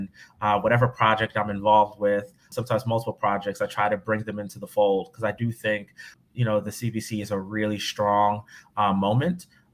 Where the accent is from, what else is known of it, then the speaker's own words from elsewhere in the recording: Vineland, New Jersey, United States; also born or lived in Camden; I was born in Camden, New Jersey, was raised in between there in a town called Vineland.